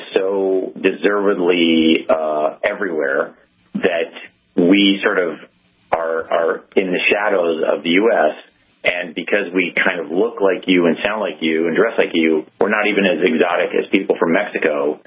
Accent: Canada; now in United States; as a Canadian, Canadians critique it all the time

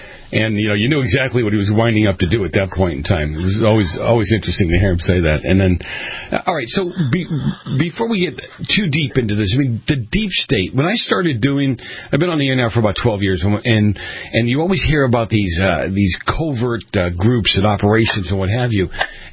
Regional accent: Boston, Massachusetts, United States; I grew up in Boston. It would be a big deal.

